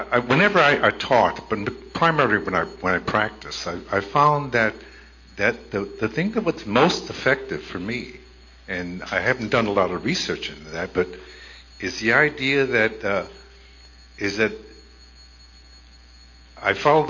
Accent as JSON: {"language": "English", "town": "Huntington Beach", "region": "California", "country": "United States", "said": "I'm from Huntington Beach, California."}